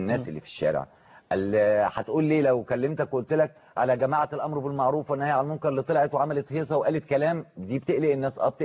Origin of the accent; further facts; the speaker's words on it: Egypt; كمصري كمواطن مصري في حياتي هنا في مجتمعي